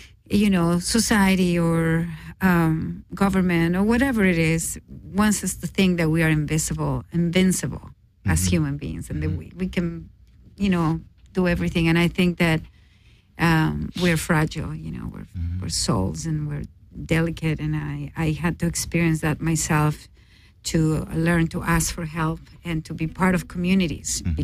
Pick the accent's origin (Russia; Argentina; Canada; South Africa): Argentina; English is a second language; moved away as an adult; now in United States; I am from Argentina, South America. Uh-huh. And I came to the U.S. at the beginning of 91, around there, to study music.